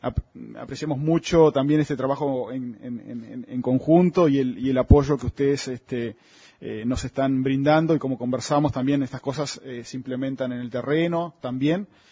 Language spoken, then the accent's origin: Spanish; Minas de Corrales, Rivera, Uruguay; y yo soy de Minas de Corrales, donde no hay además números, de puerta